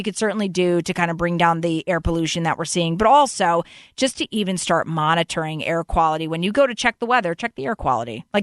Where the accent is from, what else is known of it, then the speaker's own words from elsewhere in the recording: New England, United States; also born or lived in Vermont; I was born and raised in New England. I'm an outdoors girl through and through.